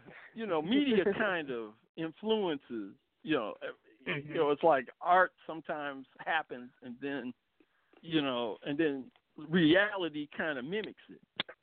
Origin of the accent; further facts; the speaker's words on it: Detroit, Michigan, United States; born there; I was born here in Detroit with conservative parents